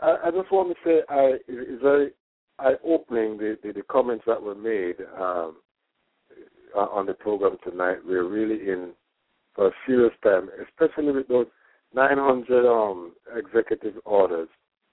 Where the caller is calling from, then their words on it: New Jersey, United States; Well, I'm in New Jersey here.